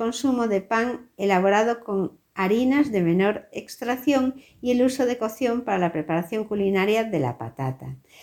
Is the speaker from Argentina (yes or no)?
no; Galicia, Spain; ¿Qué productos te recomendaría yo como gallega para seguir una dieta atlántica?